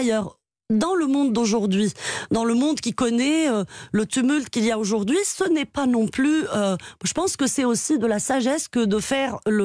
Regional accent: France; je suis née à l'étranger, j'ai grandi à l'étranger, d'un père marocain, d'une mère française. Je me sens africaine aussi parce que je suis française.

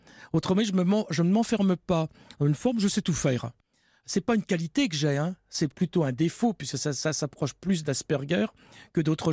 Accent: France; Oui, alors je me suis arrêté à 12 degrés. Je suis français.

